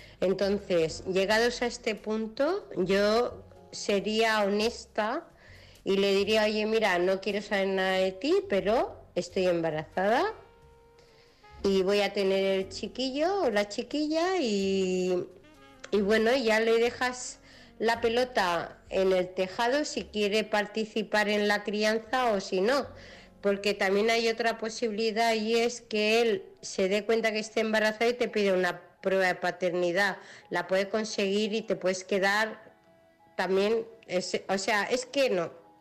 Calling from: United Kingdom; del Reino Unido

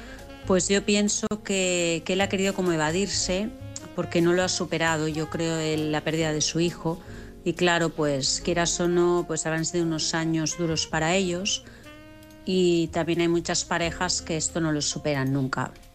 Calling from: Vilassar de Mar, Catalonia, Spain; de bueno, siempre os digo de Barcelona, pero realmente soy de Vilassar de Mar, de un pueblecito muy cerquita de Barcelona.

